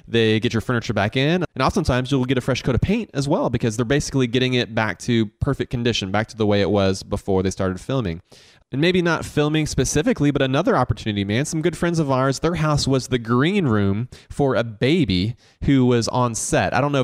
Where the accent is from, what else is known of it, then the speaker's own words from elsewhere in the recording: Augusta, Georgia, United States; Growing up in Augusta, we didn't have spring break. Instead, it was just called Masters Week because that's when spring break was.